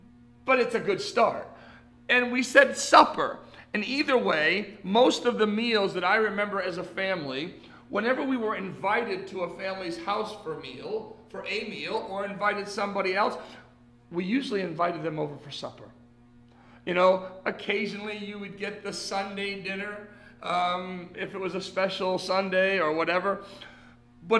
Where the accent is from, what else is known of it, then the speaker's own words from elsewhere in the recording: Maine, United States; also born or lived in Florida; Growing up in Maine, there were 3 meals. This isn't West Coast, this is East Coast, and this isn't Southeast Coast, this is Northeast.